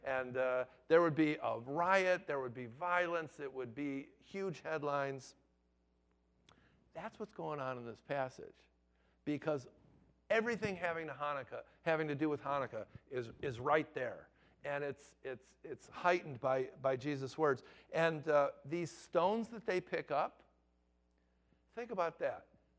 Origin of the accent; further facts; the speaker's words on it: Chicago, Illinois, United States; now in Maryland, United States; I am originally from Chicago.